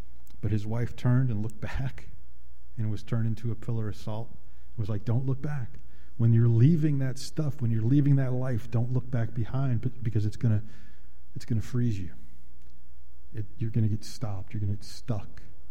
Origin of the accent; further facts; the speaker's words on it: Chicago, Illinois, United States; born there; so much violence in a city that I was born in Chicago, just so much violence.